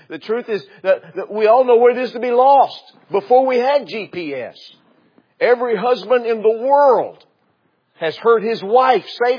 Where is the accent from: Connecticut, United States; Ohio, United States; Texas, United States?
Texas, United States; I'm a Texan, and so I grew up watching the old Westerns